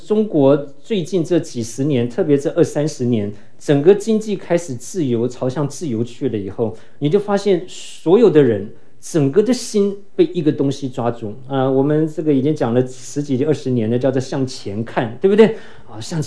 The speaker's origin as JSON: {"language": "Chinese", "region": "southern Taiwan", "country": "Taiwan", "tie": "born or raised there", "said": "我想在座有一些从台湾来的，在我这个年纪的背景的人，我讲这个故事你们就很能了解。我记得我们很小的时候，那个时候台湾出了一个洗衣粉"}